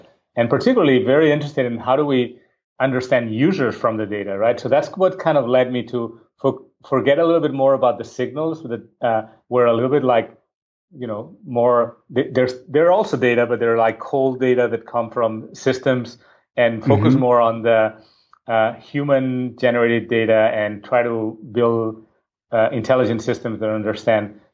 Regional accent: Barcelona, Catalonia, Spain; I'm originally from Barcelona, Spain.

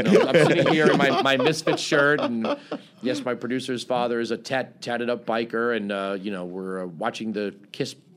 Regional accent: South Carolina, United States; Like, we're from South Carolina.

